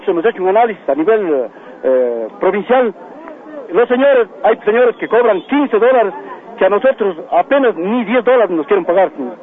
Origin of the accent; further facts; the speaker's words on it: Cañar, Ecuador; Porque aquí en la provincia de Cañar, en el Ecuador, no se produce dólar.